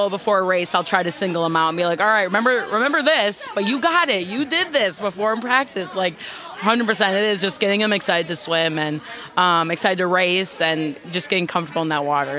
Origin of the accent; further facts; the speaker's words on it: Sun Prairie, Wisconsin, United States; Yeah, well, I'm not really from around here in Richland Center. I'm from Sun Prairie, Wisconsin. I grew up there, and I go to school in at UW-Madison.